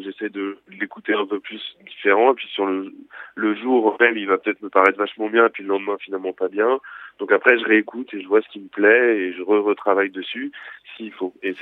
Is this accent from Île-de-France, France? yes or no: yes; Paris, Île-de-France, France; moi, je viens pas de Bretagne, déjà, je suis parisien.